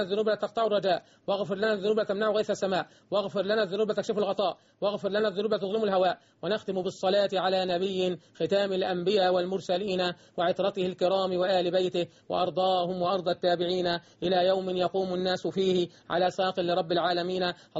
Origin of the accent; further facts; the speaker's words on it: Egypt; اللهم اجعل بلدنا مصر